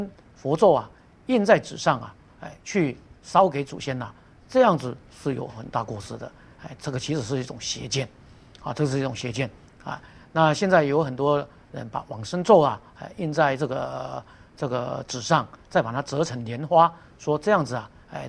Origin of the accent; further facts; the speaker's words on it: Taiwan; 那这个是盛行于这个中国还有我们台湾这边呢